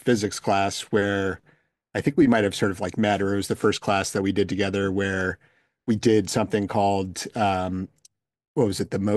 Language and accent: English; New Hampshire, United States; now in Sudbury, United States; yeah, so I live in Massachusetts now. I grew up in New Hampshire